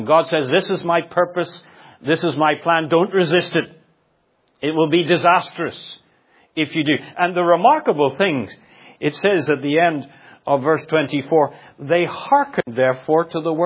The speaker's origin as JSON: {"language": "English", "country": "Ireland", "tie": "born or raised there", "said": "There's an old saying that we used to hear growing up in Ireland, and they say this, don't fight with a skunk because you both end up smelly."}